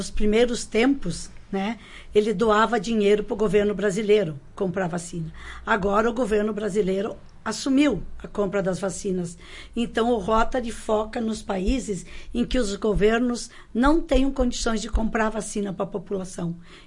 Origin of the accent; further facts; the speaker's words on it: Brazil; Então, nós, como brasileiros, nós somos privilegiados, né?